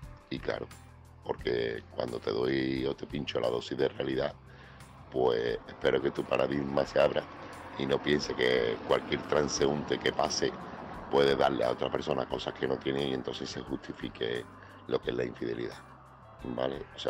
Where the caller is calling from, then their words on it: Seville, Andalusia, Spain; corresponsal de Sevilla.